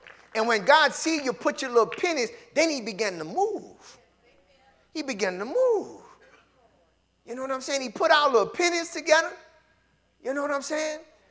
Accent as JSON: {"language": "English", "town": "Baton Rouge", "region": "Louisiana", "country": "United States", "said": "We come from Baton Rouge, I'm telling you, with $50 in our pocket."}